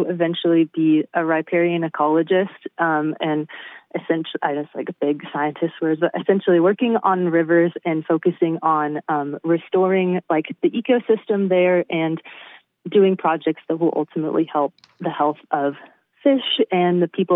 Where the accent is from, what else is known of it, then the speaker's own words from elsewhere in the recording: Somerset, California, United States; Yeah, so I grew up in this little town in El Dorado County called Somerset. And it's basically just like kind of quintessential Sierra foothill town.